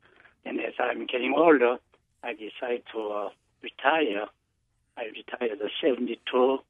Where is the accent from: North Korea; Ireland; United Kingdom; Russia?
North Korea; also born or lived in South Korea; now in New Hampshire, United States; I am an immigrant from North Korea. Korea to South Korea, from South Korea to America.